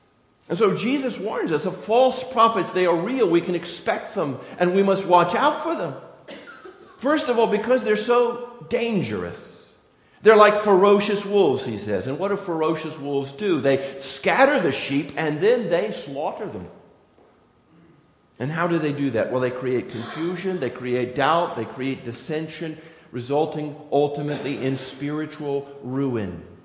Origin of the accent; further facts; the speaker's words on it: Florida, United States; You know, I grew up in Florida. In Florida, we have citrus trees.